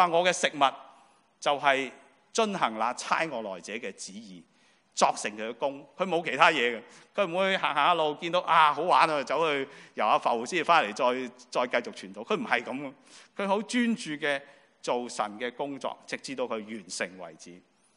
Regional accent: China; 我中国人说，广东人说什么？搵食嘛

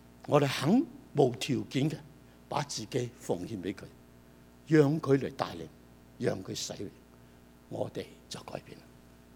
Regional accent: Hong Kong; 我这次回香港，我特地想去回我长大的地方，认下我要长大的环境，我没办法认得出。

